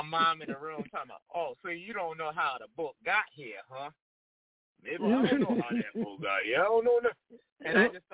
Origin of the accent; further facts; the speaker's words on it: Hartford, Connecticut, United States; So growing up in Hartford, it was one big melting pot. There was times where I lived in a predominantly Hispanic community. There was times where it was also Blue Hills Avenue, where it was a large West Indian population.